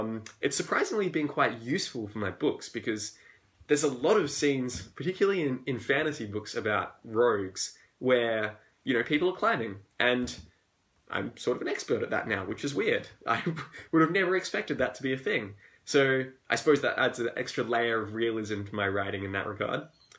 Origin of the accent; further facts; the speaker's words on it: Australia; So yes, I'm Australian, as you can tell by my accent.